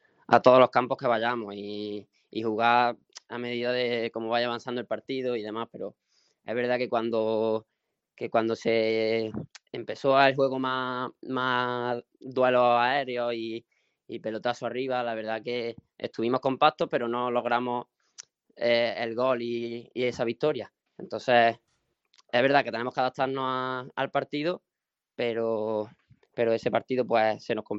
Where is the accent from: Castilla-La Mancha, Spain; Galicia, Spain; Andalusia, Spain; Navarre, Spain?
Andalusia, Spain; Córdoba; soy de aquí, de Córdoba capital, y me he criado, vamos, en la cantera del Córdoba